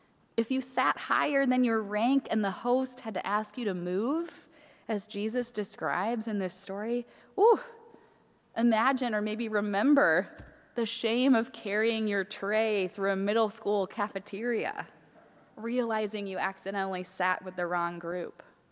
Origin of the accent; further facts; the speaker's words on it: Minneapolis, Minnesota, United States; One of my favorite restaurants in my hometown of Minneapolis has been in the news a lot this spring.